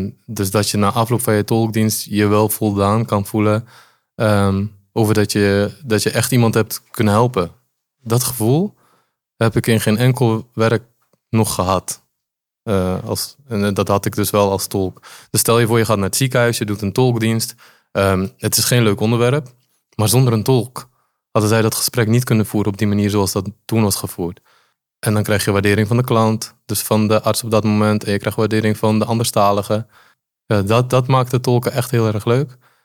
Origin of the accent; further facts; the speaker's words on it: Poland; now in Netherlands; Als mensen mij vragen, waar kom je vandaan, zeg ik wel altijd uit Polen. Ja, ik zeg niet dat ik Nederlands ben.